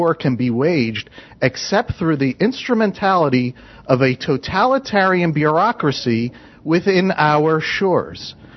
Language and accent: English; United States; I'm 6,000 miles away. I'm an American.